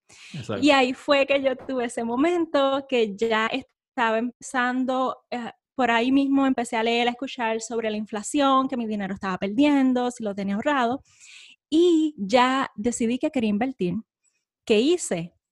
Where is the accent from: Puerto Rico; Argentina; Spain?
Puerto Rico; moved away as an adult; now in United States; Yo soy puertorriqueña, nací en la isla, me crié en la isla, estudié y hice mi bachillerato en Puerto Rico, soy ingeniera eléctrica de profesión.